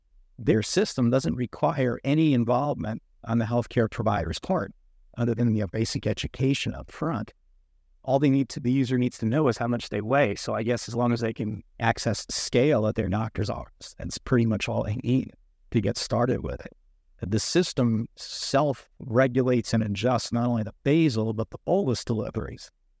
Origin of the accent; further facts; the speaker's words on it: Philadelphia, Pennsylvania, United States; Yeah, as you know, I'm from Philadelphia, where it's always sunny.